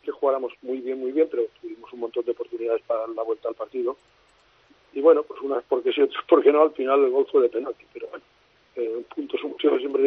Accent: Valencia, Valencian Community, Spain; yo nací en Valencia y soy valenciano. Lo que pasa es que Asturias me tiene un tirón impresionante.

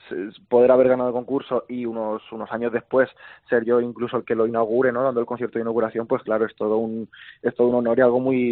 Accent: Albacete, Castilla-La Mancha, Spain; de momento soy el único albaceteño que lo ha ganado en las 42 ediciones, siendo de aquí.

